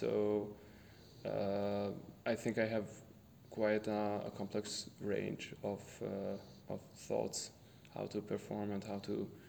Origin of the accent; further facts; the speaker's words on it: Hosszúpályi, Hajdú-Bihar, Hungary; Well, the village's name is Hosszúpályi. My hometown, I usually address Debrecen.